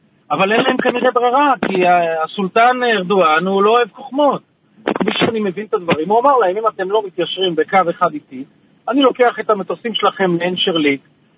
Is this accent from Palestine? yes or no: no; Turkey; Hebrew is a second language; זה אני טורקי אומר את הדברים